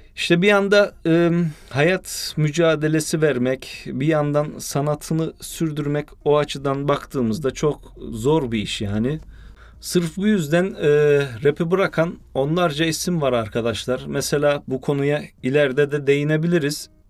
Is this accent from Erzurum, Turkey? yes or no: no; Türkeli, Sinop, Turkey; Yani baktığımız zaman ben bu sene tatilim için memleketim Sinop Türkeli'ne gideceğim.